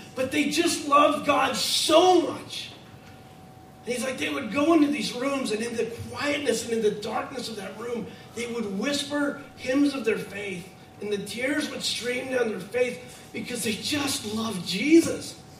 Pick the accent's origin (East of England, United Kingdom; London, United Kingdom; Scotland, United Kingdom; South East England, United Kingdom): Scotland, United Kingdom; accent: Scottish; Kyle did an impersonation of me this morning, which is pretty funny, of my Scottish accent, and it reminded me of my drunk uncle.